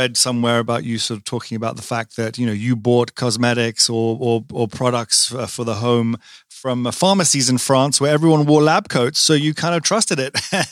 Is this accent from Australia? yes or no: no; England, United Kingdom; now in United States; I grew up in England, and I have been here now much longer than I was ever there, which is kind of strange.